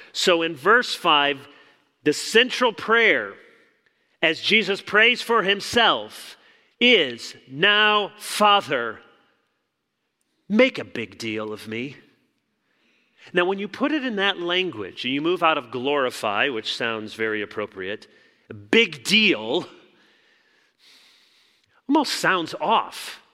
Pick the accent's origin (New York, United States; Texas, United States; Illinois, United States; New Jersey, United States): Illinois, United States; Chicago; born there; As I mentioned, I was born in Chicago. I have been a lifelong Bears fan.